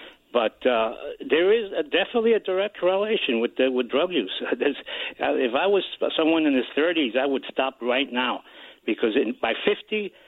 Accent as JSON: {"language": "English", "town": "Manhattan", "region": "New York", "country": "United States", "tie": "born or raised there", "said": "I'm Puerto Rican. I came from Manhattan. Mm-hmm. And I was raised in the 60s and 70s, so I saw what drugs did to New York City."}